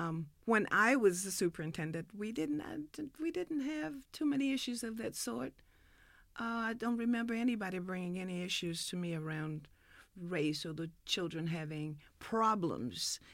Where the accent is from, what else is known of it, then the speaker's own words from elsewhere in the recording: Deep South, United States; Well, you know, I grew up in the Deep South.